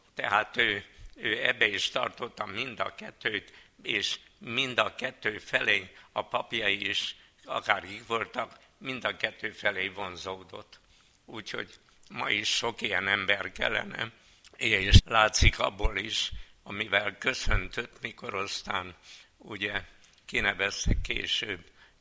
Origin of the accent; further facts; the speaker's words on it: Urziceni, Satu Mare County, Romania; tiszta katolikus községből származtam, Csanálos, a szülőhelyem az is tisztán katolikus